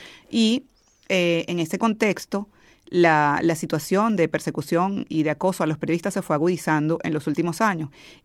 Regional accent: Venezuela; Yo soy venezolana

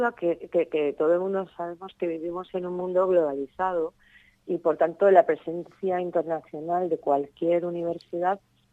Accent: Elche, Valencian Community, Spain; los que somos de Elche

